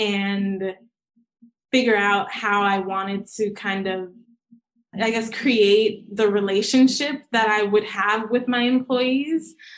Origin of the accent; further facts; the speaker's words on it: New York City, New York, United States; So I grew up in Jamaica, Queens, specifically Cambria Heights, but this is, you know, my hometown.